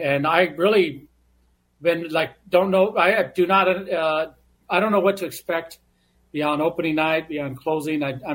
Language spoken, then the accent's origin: English; Phoenix, Arizona, United States; Gila River is south of Phoenix area. I was born and raised in Phoenix, and member of my tribe.